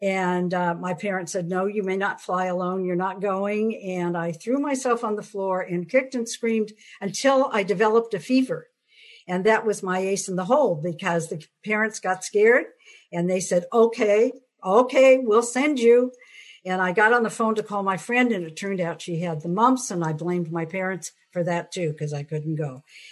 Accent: Seattle, Washington, United States; I grew up in Seattle, Washington. I have a younger sister who's also in the program.

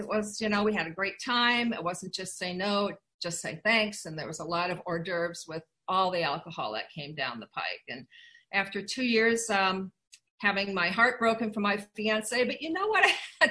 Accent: Iowa, United States; And I grew up in a community. I grew up in Iowa. There was community. My dad was Czech.

